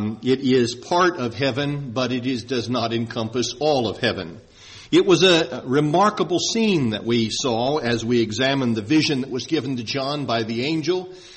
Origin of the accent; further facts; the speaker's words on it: Ohio Valley, United States; also born or lived in Pittsburgh / Arkansas; now in Florida, United States; I grew up in the Ohio Valley within a few miles of the Ohio River, spent a lot of time in Pittsburgh where there are three rivers, lived in Arkansas next to the Mississippi River, and now I live here in Central Florida